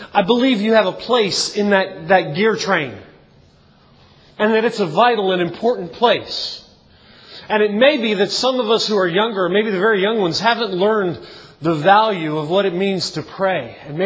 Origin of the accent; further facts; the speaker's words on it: Baltimore, Maryland, United States; Well, you know I'm from Baltimore, right?